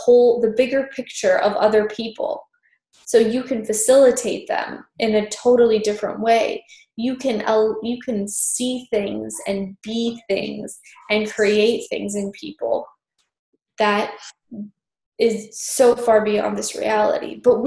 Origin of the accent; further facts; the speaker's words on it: Canada; I'm a Canadian and I am come from a very, very left-wing Canadian NDP family.